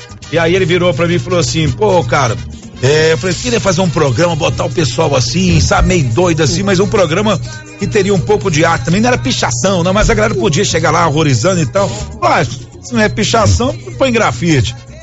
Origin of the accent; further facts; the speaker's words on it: Brazil; Eu sou brasileiro total.